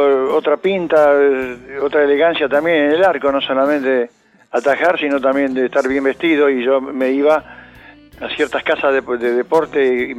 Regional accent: Rufino, Santa Fe, Argentina; born there; nací en Rufino, provincia de Santa Fe, ya hace varios añitos.

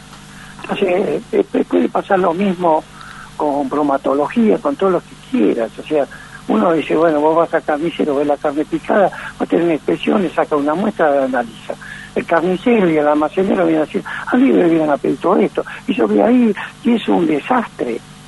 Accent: Argentina; Para nosotros que somos argentinos

